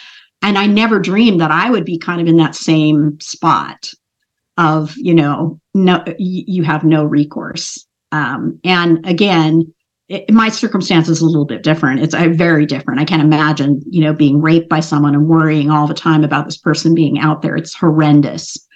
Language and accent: English; Oregon, United States; know, this year with the legislature having issues in Oregon. So it really hasn't gone anywhere in my home state.